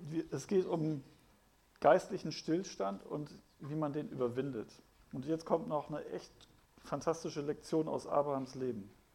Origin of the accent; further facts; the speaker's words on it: Hamburg, Germany; Also ich bin aus Hamburg. Ich könnte ja jederzeit nach Hamburg zurückkehren, aber das ist nicht meine Heimat.